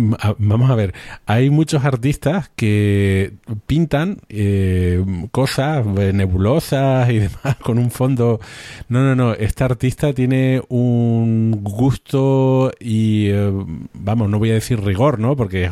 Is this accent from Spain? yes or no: yes; Spain; nosotros que somos españoles, representan fuera de España